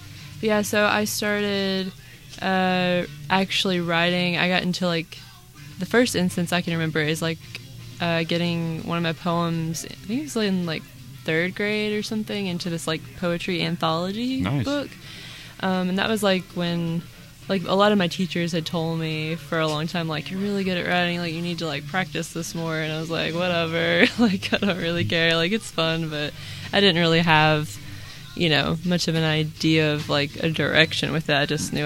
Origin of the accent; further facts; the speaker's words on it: Franklin, Kentucky, United States; now in Bowling Green, United States; I am from Franklin, Kentucky, but I currently reside in Bowling Green, Kentucky.